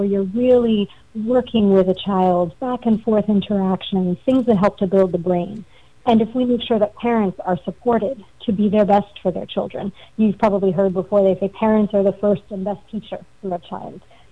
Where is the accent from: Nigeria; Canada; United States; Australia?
United States; Florida; I am from Florida originally and wanted to make an impact more close to home.